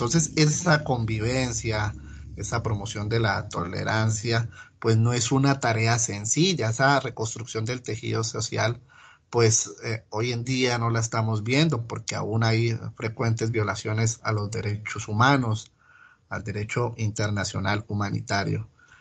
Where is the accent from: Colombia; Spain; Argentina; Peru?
Colombia; todos estos temas que nos han venido aquejando como colombianos.